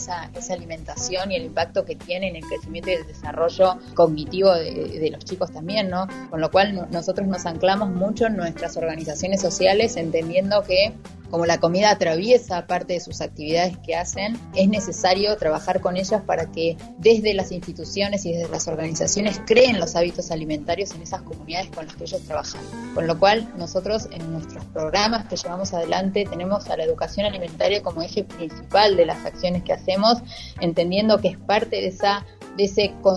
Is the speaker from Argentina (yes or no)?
yes; Argentina; la calidad de nutrición y alimentación que estamos llevando adelante como argentinos